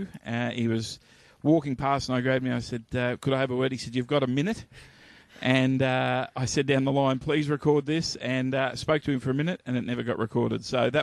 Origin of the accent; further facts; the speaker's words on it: Australia; as an Australian